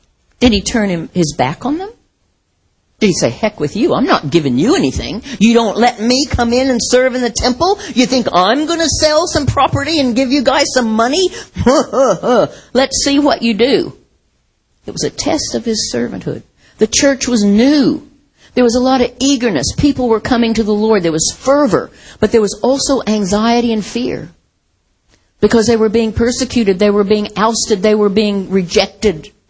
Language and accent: English; Midwest, United States; also born or lived in Massachusetts; I'm an American, right? I've lived, grew up in the Midwest, went to the East.